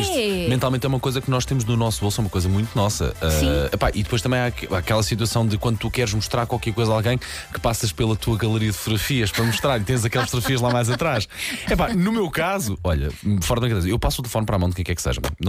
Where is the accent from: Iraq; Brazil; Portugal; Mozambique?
Portugal; Como bons portugueses que somos, num bom casé.